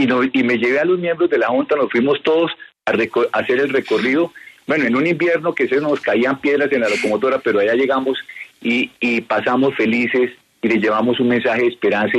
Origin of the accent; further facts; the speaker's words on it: Bogotá, Colombia; yo soy bogotano